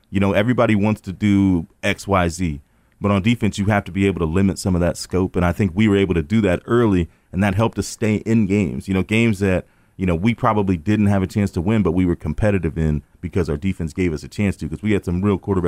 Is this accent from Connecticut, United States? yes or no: no; Lawrence, Kansas, United States; I'm from Lawrence, and I didn't want that to be that way anymore